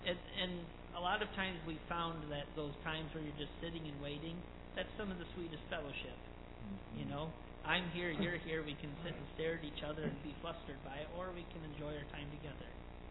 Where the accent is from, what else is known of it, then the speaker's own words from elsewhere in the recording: United States; now in Cape Verde; I think sometimes they do with us just because we're American.